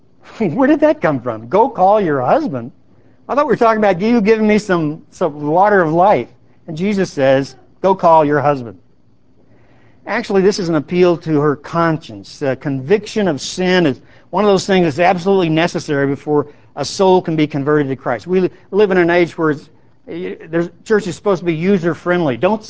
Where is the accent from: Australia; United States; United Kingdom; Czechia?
United States; Illinois; And you can tell I'm from Illinois. The only ball team that exists is the Cubbies.